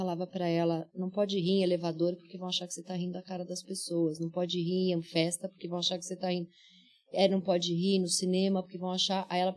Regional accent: São Paulo, Brazil; Eu venho da Zona Leste de São Paulo.

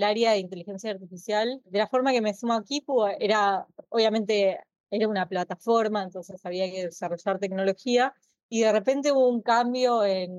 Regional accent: Argentina; accent: Argentine; se dio cuenta que por mi acento me dice, ¿sos argentina?

